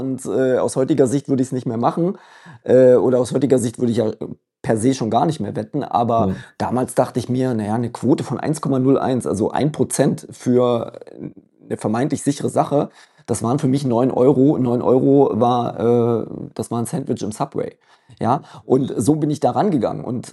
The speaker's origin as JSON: {"language": "German", "town": "Dresden", "region": "Saxony", "country": "Germany", "tie": "born or raised there", "said": "Aber ich bin mit Dresden aufgewachsen und in der Nähe von Dresden auch."}